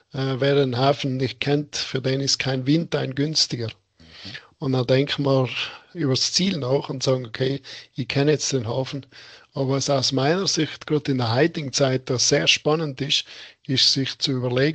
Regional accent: Tyrol, Austria; wo man auch vielleicht mir als Tiroler ein bisschen ins Herz gehen

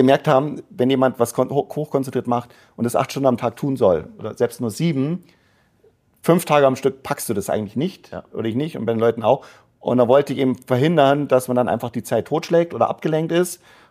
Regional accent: Munich, Bavaria, Germany; born there; also born or lived in London; Also ich sehe mich als Kosmopolit, bin aber in München geboren

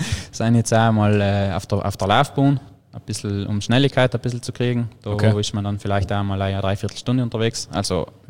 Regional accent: Trentino-Alto Adige, Italy; ich bin eher vom Berglauf gekommen, logischerweise bei uns in Südtirol am Alpenhauptkamm direkt. So viel flache Gebiete haben wir eigentlich gar nicht. Da ist man zwangsläufig auch viel in den Bergen unterwegs

